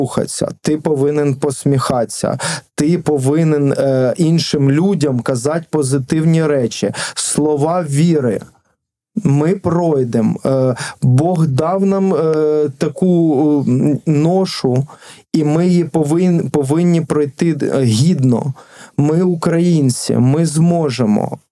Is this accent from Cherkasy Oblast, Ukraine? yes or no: no; Nikopol, Dnipropetrovsk Oblast, Ukraine; Звісно, я з Нікополя, і мій рідний будинок, тобто квартира, в якій я виріс, я там, звісно, ну, давно не живу